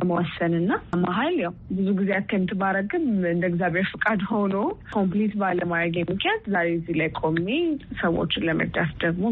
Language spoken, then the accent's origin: Amharic; Addis Ababa, Ethiopia; ያደግኩት እዚሁ አዲስ አበባ ነው።